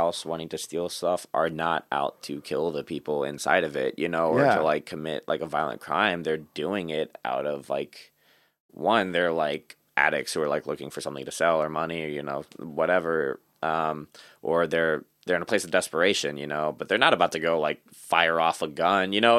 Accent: Texas, United States; I grew up in South Texas, Southeast Texas. Especially East Texas is like a heavy hunting culture.

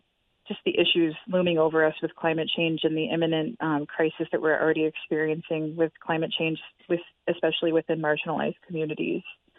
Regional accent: New York, United States; I'm from the Oneida Nation, as you mentioned, Turtle Clan. I'm calling to you today from my homelands of Dish With One Spoon Treaty, which is the Western New York area.

